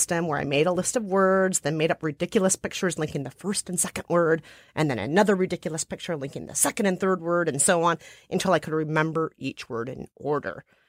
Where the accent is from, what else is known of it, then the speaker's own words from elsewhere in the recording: Minnesota, United States; Minnesota, my home state, sounds like miniature soda to some people, Minnesota.